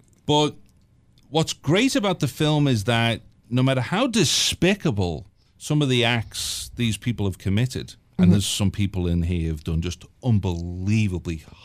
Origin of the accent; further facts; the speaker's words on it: Liverpool, North West England, United Kingdom; now in Canada; I can't do it. I'm from Liverpool.